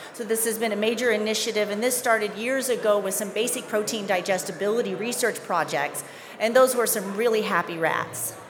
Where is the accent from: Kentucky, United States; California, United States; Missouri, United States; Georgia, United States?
Missouri, United States; Joplin; now in Canada; I'm originally from Joplin, Missouri. So I'm a proud immigrant and now Canadian citizen.